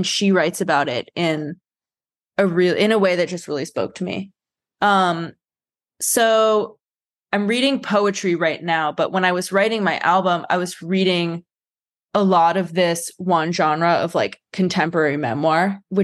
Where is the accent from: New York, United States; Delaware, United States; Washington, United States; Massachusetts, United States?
New York, United States; New York City; now in Los Angeles, United States; I have lived in an urban environment almost my entire life. I grew up in New York City, and the parts of LA that I have lived in since I've moved here are very densely populated parts of LA.